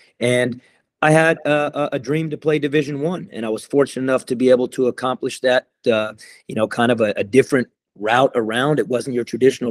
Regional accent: Los Angeles, California, United States; moved away as an adult; also born or lived in Texas; Yep. Born and raised in Los Angeles, and was there until I was 18, until I went off to college and went up to Northern California for a couple years before I ended up at Texas.

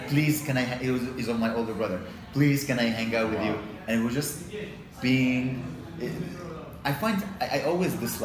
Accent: Lebanon; I grew up in Lebanon during war, you know.

